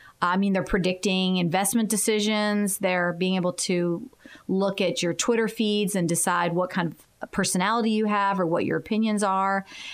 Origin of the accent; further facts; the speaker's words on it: Tampa, Florida, United States; now in Miami, United States; I am. Uh-huh. I'm originally from Tampa.